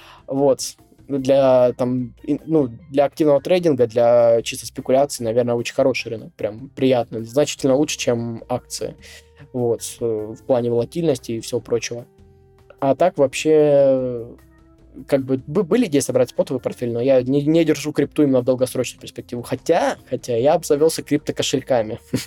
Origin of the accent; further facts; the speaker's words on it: Russia; сейчас мне как россиянин